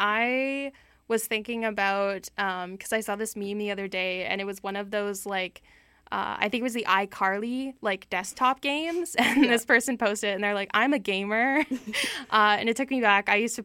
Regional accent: Alberta, Canada; I am from Alberta.

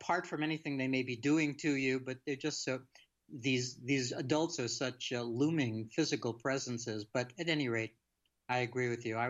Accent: Bronx, New York, United States; also born or lived in Brooklyn; I grew up in the Bronx in one of those extended crazy-making families with, lots of nutty siblings and aunts and uncles and the whole thing. But my mom and I moved out to Brooklyn when I was about 5 years old

